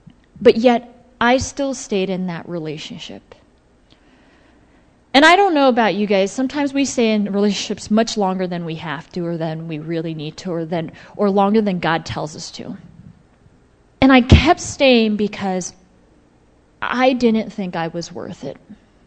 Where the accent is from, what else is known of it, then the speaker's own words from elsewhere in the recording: Los Angeles, California, United States; also born or lived in Texas; now in Cleveland, United States; I'm from Los Angeles. Went to high school in Texas. You know, big city girl.